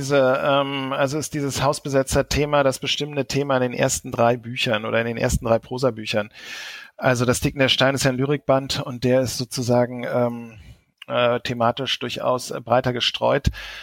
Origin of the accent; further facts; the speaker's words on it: Berlin, Germany; born there; Also ich bin ja geboren in Charlottenburg. Ich glaube, da steht einfach Berlin-Charlottenburg.